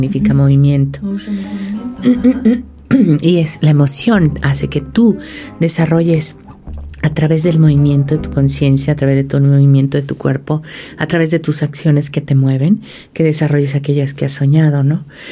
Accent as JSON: {"language": "Spanish", "country": "Mexico", "said": "este tiempo que llevamos aquí viviendo como mexicanas, ¿no?"}